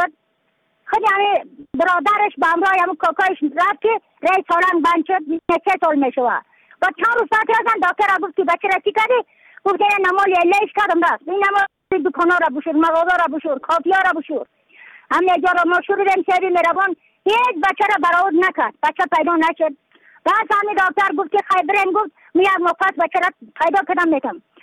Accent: Badakhshan, Afghanistan; از بدخشان هستم، مرکز بدخشان، ولسوالی اتل پایان، قریه وین.

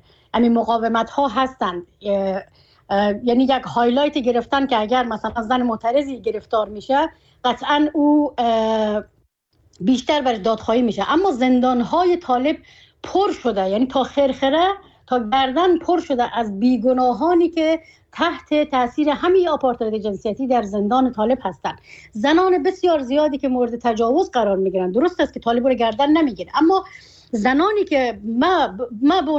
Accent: Afghanistan; چون من در مهاجرت زاده شدم، در مهاجرت کلان شدم، من افغانستان را که انتخاب کردم به خاطر آیندم، به خاطر از اینکه بیایم در افغانستان زندگی کنم

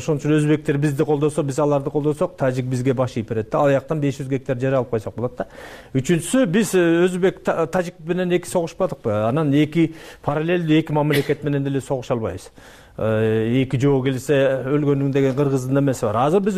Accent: Osh Region, Kyrgyzstan; мен мисалы үчүн ошо Кемпир-Абадтын жээгинде төрөлүп өскөндүн да.

